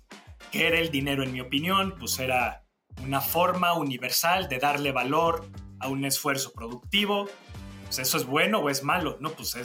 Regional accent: Mexico City, Mexico; born there; also born or lived in Monclova, Mexico / United States; Personalmente, nací en el DF, luego viví en Monclova, Coahuila, algunos años. Mi papá trabajaba en el norte. Hice la preparatoria en Estados Unidos, que fue una experiencia increíble. Me regresé a estudiar en México.

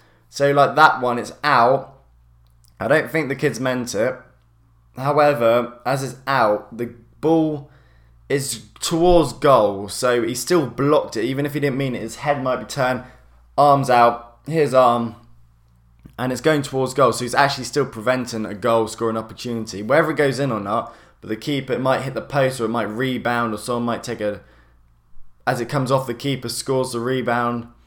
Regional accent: Australia; As an Aussie, I was more positive going into it

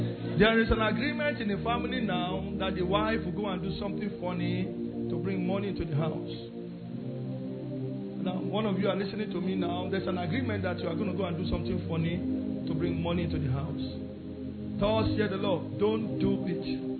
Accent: Lagos, Nigeria; I'm from Lagos to Holland. I was crying in the plane.

